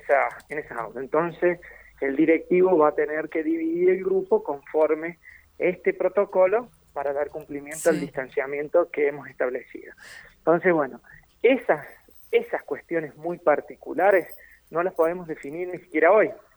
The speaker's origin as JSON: {"language": "Spanish", "country": "Argentina", "said": "la cultura del trabajo, que es lo que nos va a sacar como argentinos"}